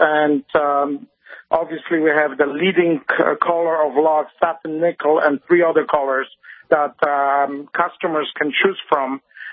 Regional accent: Poland; And I'm originally from Poland

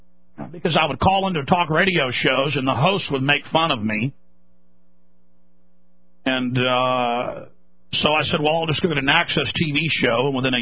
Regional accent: Rockwall, Texas, United States; I grew up in Rockwall, Texas, outside Dallas

